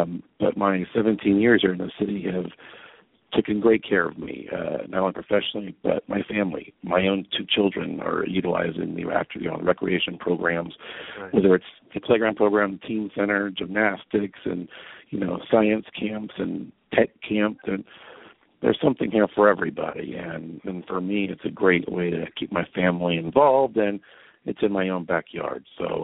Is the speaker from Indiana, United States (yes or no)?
no; Manhattan Beach, California, United States; and super proud to be growing up in the Manhattan Beach school system, and here I am today, just trying to give back a little something to what I took out.